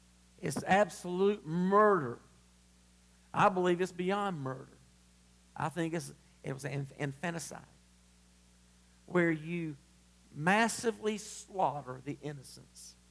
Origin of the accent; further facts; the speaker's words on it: United States; I'm an American, and I love America.